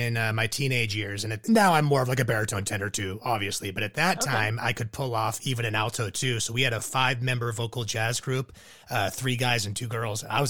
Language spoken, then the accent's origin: English; San Diego, California, United States; also born or lived in Central Coast, California; I grew up in California, in San Diego, so I was a Chargers fan. Then we moved to the central coast of California for my teenage years.